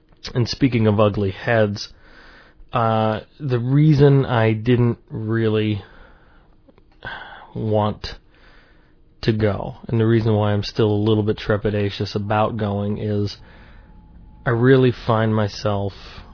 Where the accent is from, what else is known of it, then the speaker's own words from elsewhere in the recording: United States; I'm an American. I really like being an American.